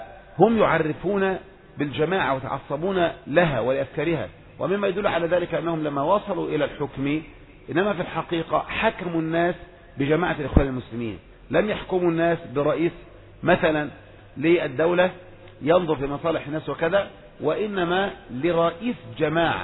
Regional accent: Egypt; مثل الدعاة عندنا في مصر

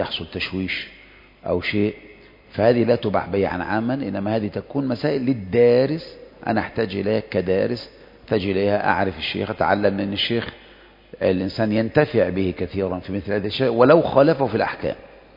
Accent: Egypt; وعندنا في مصر

